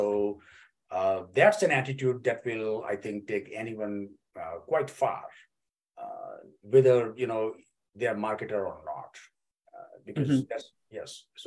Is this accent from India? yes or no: yes; India; English is a second language; moved away as an adult; now in United States; And prior to that, I was in India, which happens to be my home country.